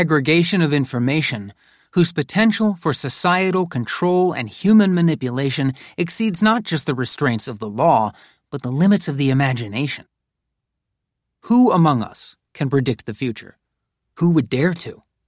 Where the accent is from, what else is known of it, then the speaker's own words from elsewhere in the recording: North Carolina, United States; which is partially located in my home state of North Carolina